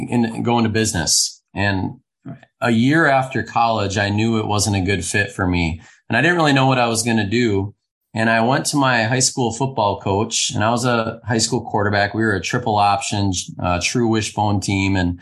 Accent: Minnesota, United States; Yeah, well, I grew up in the Twin Cities area, the home of hockey.

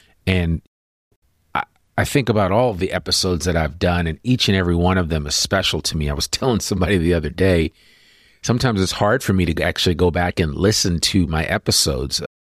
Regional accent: Northeast, United States; Growing up in the Northeast, I can remember coming home from school and it always was super crisp in the air.

